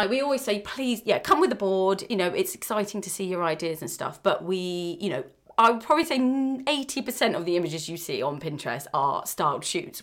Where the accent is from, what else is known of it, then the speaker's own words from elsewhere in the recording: South East England, United Kingdom; now in London, United Kingdom; I started the business back in London. That's where I was living. I'm from Oxfordshire originally, so I kind of split the business between the two areas.